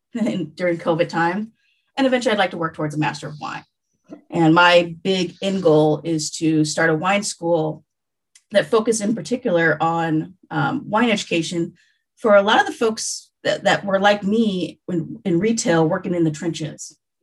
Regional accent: Missouri, United States; I grew up in the Midwest of the U.S. in Missouri.

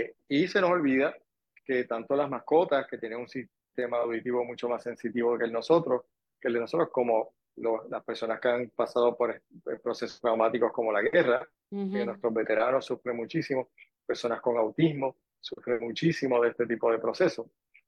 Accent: Manatí, Puerto Rico; also born or lived in Fajardo; Yo soy manatieño de crianza, pero yo mis primeros 3 días lo viví en Fajardo.

